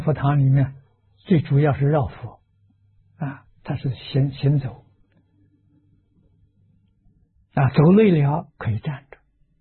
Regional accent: China; 我们中国人讲好景不长啊

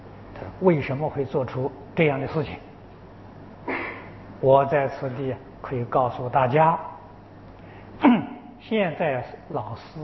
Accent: China; 我有一年在旧金山，啊，也是我们中国人，有一个小孩出走了，离家出走。

